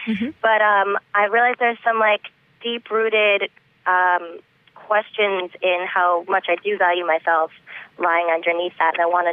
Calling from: Los Angeles, California, United States; From the Valley of Los Angeles.

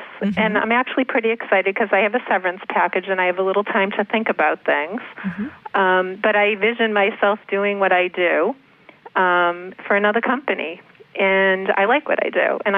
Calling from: Massachusetts, United States; I'm calling from Massachusetts.

